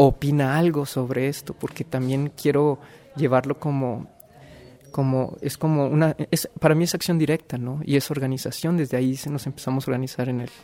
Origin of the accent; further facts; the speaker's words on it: Saltillo, Coahuila, Mexico; now in Oaxaca, Mexico; yo soy de Saltillo, Coahuila. Estoy viviendo en Oaxaca